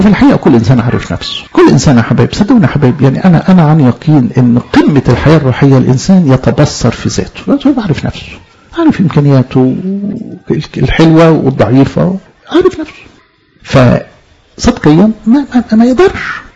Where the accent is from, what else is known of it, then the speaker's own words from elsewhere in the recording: Egypt; ما هو احنا طبيعتنا كمصريين كده، ما نملش للمغامره